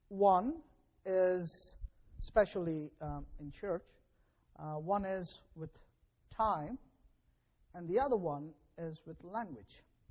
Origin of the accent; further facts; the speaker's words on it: India; first language Telugu; English is a second language; I speak in my native language, where I'm comfortable and which I'm comfortable with. And I wish I could do that here too, to make my lesson more interesting. But you don't speak Telugu, so I have to speak in English.